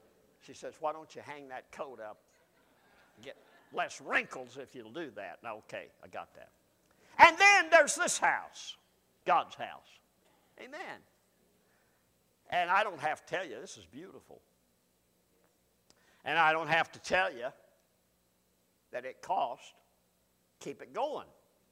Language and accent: English; Arkansas, United States; I'm from Arkansas, so that's what we call it.